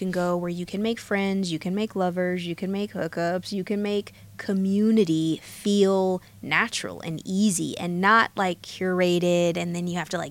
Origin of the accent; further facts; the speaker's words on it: the South, United States; I grew up in the South.